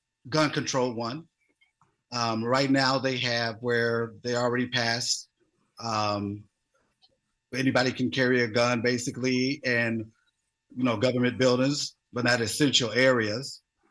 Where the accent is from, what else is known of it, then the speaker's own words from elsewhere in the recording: Racine, Wisconsin, United States; born and raised in Racine, Wisconsin. I am qualified as the cheesehead for life.